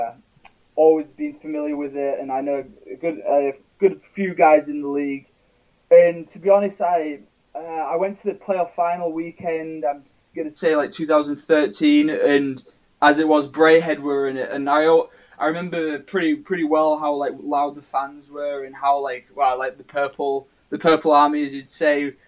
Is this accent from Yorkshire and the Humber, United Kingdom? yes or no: yes; Hull, Yorkshire and the Humber, United Kingdom; born or raised there